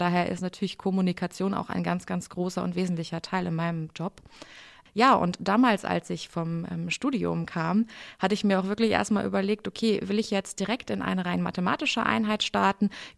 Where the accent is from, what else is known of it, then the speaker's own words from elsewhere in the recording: Cologne, North Rhine-Westphalia, Germany; born there; da ich ja eigentlich gebürtige Kölnerin bin, war ich natürlich auch echt froh, dass ich dann wieder in die Heimat zurück konnte.